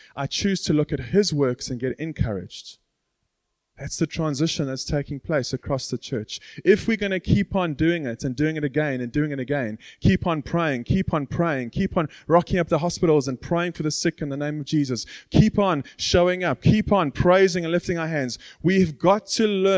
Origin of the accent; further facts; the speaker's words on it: Hout Bay, Western Cape, South Africa; I grew up in Hout Bay, which is in Cape Town.